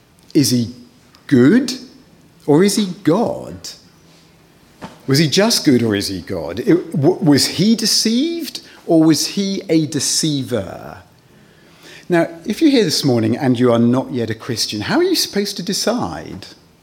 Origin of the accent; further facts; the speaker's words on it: England, United Kingdom; apart from the fact that it interests me, being an Englishman